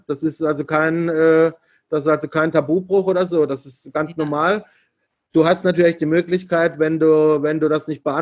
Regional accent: Germany; moved away; ich komme halt einfach aus Deutschland und nicht aus Asien.

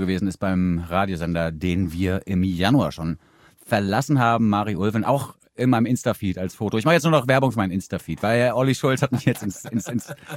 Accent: Germany; für mich als so West Germany Boy.

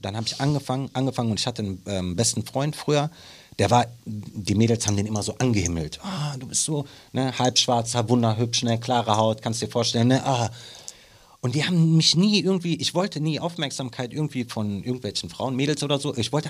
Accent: Moers, North Rhine-Westphalia, Germany; ja, ich bin gebürtiger Mörser. Ich komme aus dem Ruhrgebiet, bin dort groß geworden.

